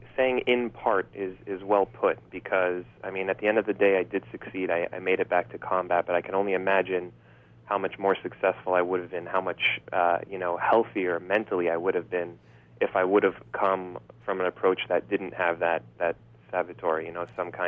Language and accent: English; United States; I grew up in the States. I decided to volunteer for the Israel Defense Forces when I was 18.